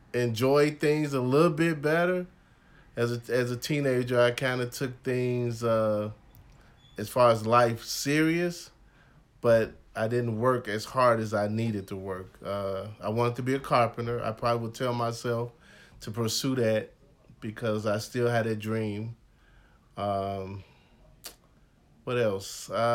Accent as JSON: {"language": "English", "town": "Chicago", "region": "Illinois", "country": "United States", "tie": "born or raised there", "said": "We was raised on the west side of Chicago without a father. And we had a nice childhood."}